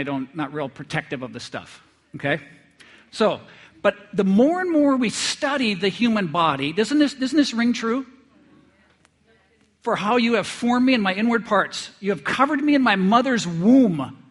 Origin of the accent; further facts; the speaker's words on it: North Dakota, United States; Well, I grew up in North Dakota, and I grew up right in town, but I had grandparents that lived outside of town